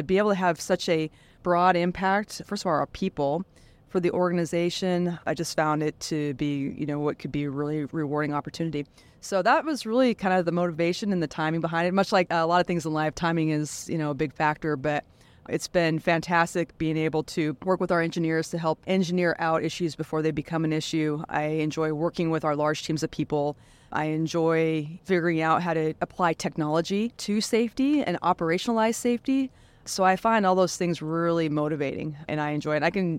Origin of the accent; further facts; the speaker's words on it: Montana, United States; Well, I'm originally from Montana. When I was about 7 years old, my folks took me to an air show.